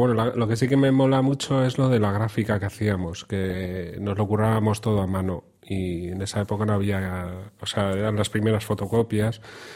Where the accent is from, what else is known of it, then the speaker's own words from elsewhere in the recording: Santurce, Basque Country, Spain; Lo que sí que había un videoclub en la época en donde yo crecí, en Santurce, que cogíamos películas un poco a voleo, ¿no?